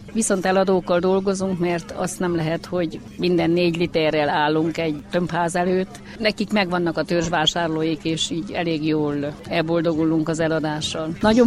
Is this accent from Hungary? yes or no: no; Odorheiu Secuiesc, Harghita, Romania; Én udvarhelyről származok, Udvarhely környékéről, és ott ennek volt hagyományom.